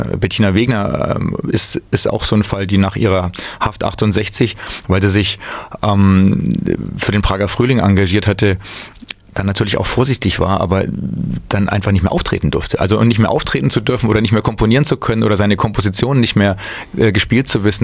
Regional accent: West Germany, Germany; ich bin ja ursprünglich aus dem Westen, dass wir das im Westen viel gehört haben

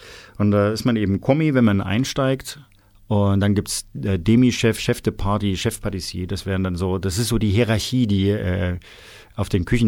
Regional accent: East Germany, Germany; Ich bin ja auch noch Ostdeutscher gewesen

